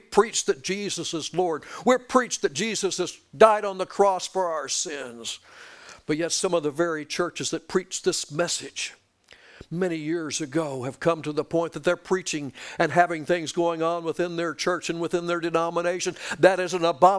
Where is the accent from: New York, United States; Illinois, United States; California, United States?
California, United States; now in Tennessee, United States; and I came from Southern California, and you just couldn't do that at work.